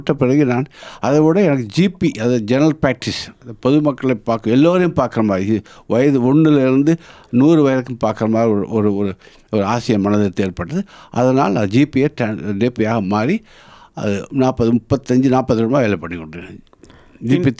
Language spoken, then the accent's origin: Tamil; Ooty, Tamil Nadu, India; moved away as an adult; now in Australia; நான் பிறந்து வளர்ந்ததெல்லாம் ஊட்டியில், என் இந்தியாவில் தான் பிறந்து வளர்ந்ததெல்லாம். ஆனால் இங்கே வந்து 40 வருடம் ஆகிவிட்டது. அதனால் ஆஸ்திரேலியா தான் என்னுடைய சொந்தமான வீடும் நாடும் என்று நான் நினைக்கின்றேன்.